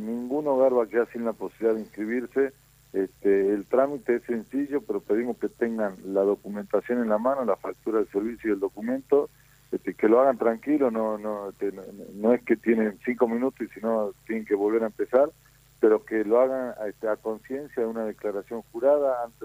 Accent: Tucumán, Argentina; yo soy de Tucumán

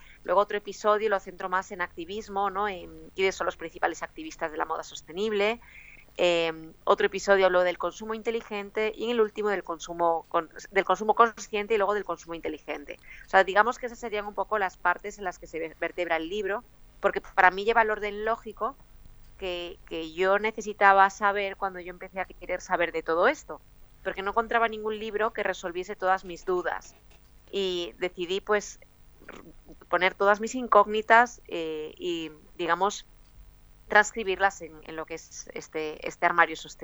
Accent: Galicia, Spain; Yo soy gallega del noroeste español.

